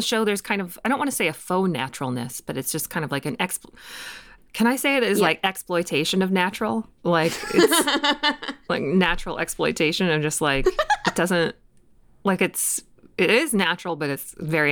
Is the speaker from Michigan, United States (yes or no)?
yes; Grand Rapids, Michigan, United States; I'm from Grand Rapids, so I'm from a very heavy accented side of the state.